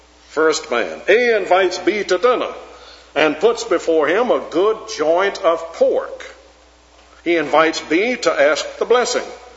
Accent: Alabama, United States; also born or lived in South Carolina; When I grew up in Alabama, in the little town in which my grandmother lived, the drugstore was only open on Sunday afternoon from 3 to 4

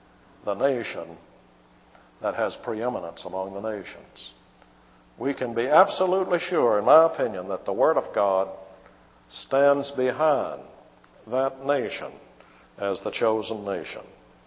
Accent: United States; But I'll tell you, as an American, I'm very glad that we are not opposed to the nation Israel.

